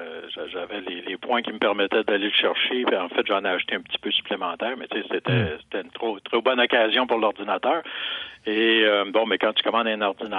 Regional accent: Montreal, Quebec, Canada; je suis natif du West Island à Montréal. Hein. C'est le West Island, c'est pas l'ouest de l'île.

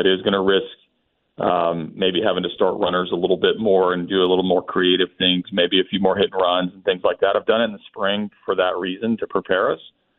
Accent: Oklahoma, United States; I grew up in Oklahoma, so I've always loved

